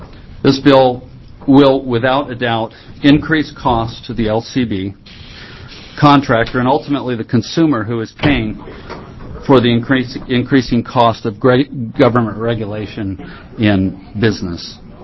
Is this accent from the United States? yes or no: yes; Silverton, Oregon, United States; from Silverton.